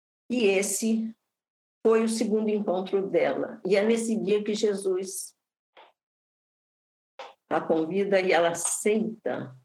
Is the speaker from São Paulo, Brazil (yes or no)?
no; Castelo, Espírito Santo, Brazil; born there; Eu sou castelense porque nasci em Castelo.